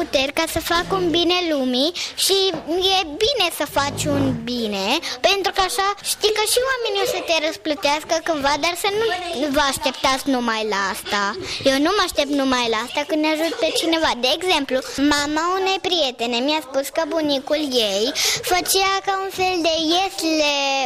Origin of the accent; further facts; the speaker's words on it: Romania; dar chiar dacă sunt român, cânt muzică moldovenească.